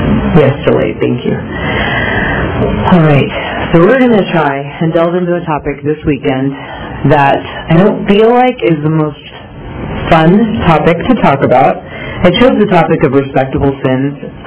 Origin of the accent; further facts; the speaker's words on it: Dallas, Texas, United States; born there; I was born in Dallas, Texas. I was raised in a Christian family.